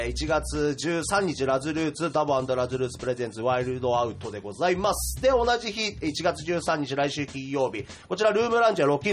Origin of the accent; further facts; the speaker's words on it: Chiba, Japan; この地元千葉でっていうのが、